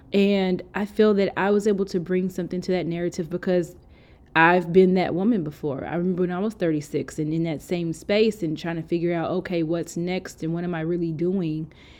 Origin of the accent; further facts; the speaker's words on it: St. Louis, Missouri, United States; also born or lived in Denver; I'm from Denver and St. Louis, but my parents are from St. Louis. So I was raised with a St. Louis background and mm-hmm. then, you know, finished high school there, went to college not too far.